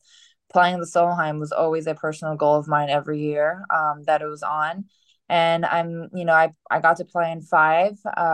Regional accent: Hawaii, United States; I think that growing up in Hawaii gave me a really unique set of experiences.

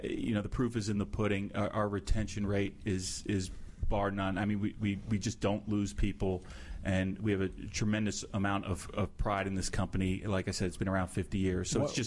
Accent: Potomac, Maryland, United States; also born or lived in Upper Marlboro, United States; I grew up, until I was in third grade, I grew up in Prince George's County in Upper Marlboro, Maryland, and then I moved to Potomac, Maryland.

